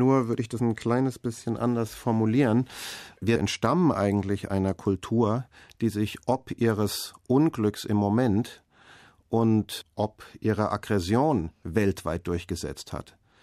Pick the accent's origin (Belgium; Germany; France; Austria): Germany; da sind wir Deutsche sowieso schon relativ weit vorne dran im Tolerieren von Konflikten und Nein-Sagen